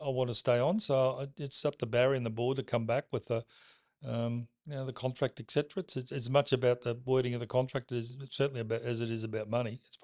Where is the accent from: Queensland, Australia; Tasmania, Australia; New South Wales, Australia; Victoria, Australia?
Queensland, Australia; Brisbane; I grew up in Brisbane.